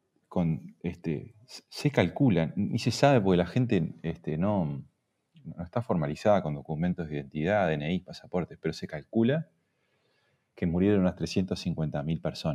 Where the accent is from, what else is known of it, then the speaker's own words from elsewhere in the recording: Uruguay; moved away as an adult; nos vinimos al interior de Uruguay. Después de casi 15 años afuera, yo soy uruguayo, y fue por la familia.